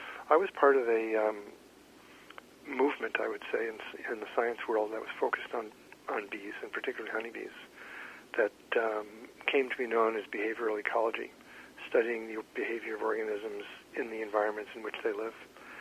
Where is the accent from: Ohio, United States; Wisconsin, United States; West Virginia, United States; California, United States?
Ohio, United States; Cleveland; also born or lived in Brooklyn, New York / Massachusetts; Yeah, I was born in Brooklyn, grew up in Cleveland, Ohio. Lived in Massachusetts for many years, then did my PhD at the University of Kansas, and came